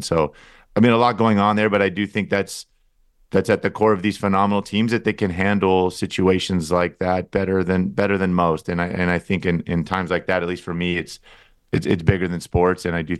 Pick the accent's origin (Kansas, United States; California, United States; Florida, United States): California, United States; San Diego; I just can't, again, growing up in San Diego, that's not something that I'm familiar with.